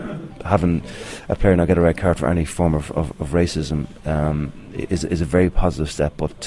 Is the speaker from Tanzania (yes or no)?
no; Ireland; I think as a nation, as Irish people, there's been enough examples down through history and over the last century that where Irish people have been on the back end of racism abroad